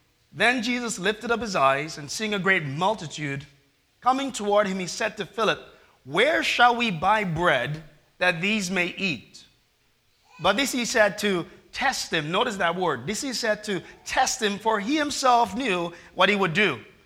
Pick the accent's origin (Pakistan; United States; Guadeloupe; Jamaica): Jamaica; I'm from Jamaica.